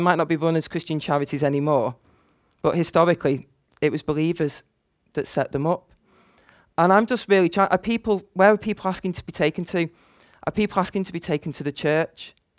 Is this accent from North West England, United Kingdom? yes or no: yes; Manchester, North West England, United Kingdom; now in Liverpool, United Kingdom; You might say that's because I grew up in Manchester, and that's a different city. But even when I moved to Liverpool